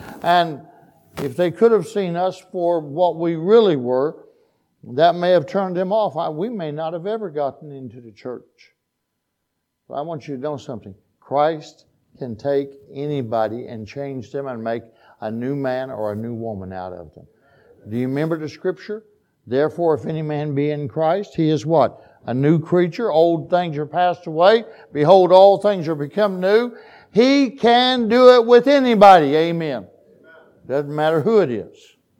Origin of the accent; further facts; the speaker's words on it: Oklahoma, United States; Listen, we're from Oklahoma. And we had not traveled a whole lot in those days.